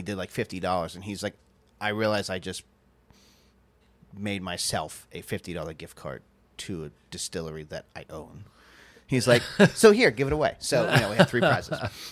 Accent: Austin, Texas, United States; But we hail from Austin, Texas.

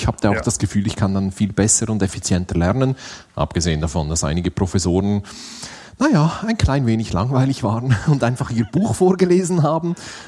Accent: Switzerland; dass man immer à jour bleibt, wie man bei uns in der Schweiz sagt

